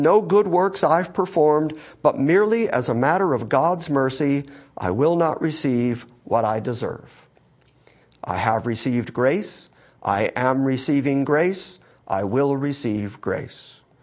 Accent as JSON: {"language": "English", "country": "Ireland", "said": "Being Irish, I've always thought of it as the gift of gab."}